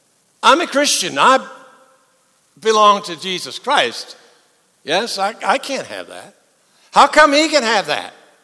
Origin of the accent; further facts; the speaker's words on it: Texas, United States; We're from Texas. We know steaks, yes?